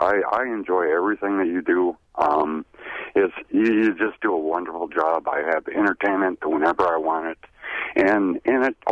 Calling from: Breed, Wisconsin, United States; Breed, Wisconsin.

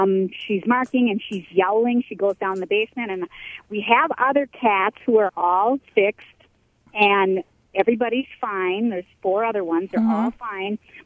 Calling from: Green Bay, Wisconsin, United States; Hi, I'm calling from Green Bay, and we have kind of a strange problem with our spayed female.

